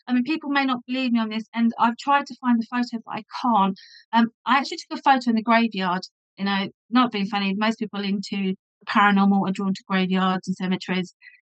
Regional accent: Hemel Hempstead, East of England, United Kingdom; because I'm actually from Hemel Hempstead

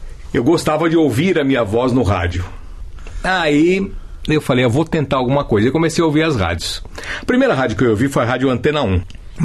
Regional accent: São Paulo, Brazil; Nasci na Bela Vista.

